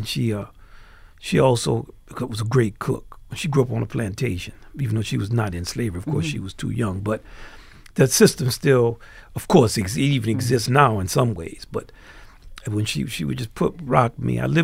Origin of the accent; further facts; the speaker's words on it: New Orleans, Louisiana, United States; I grew up in New Orleans, so I was familiar with the forms in practice.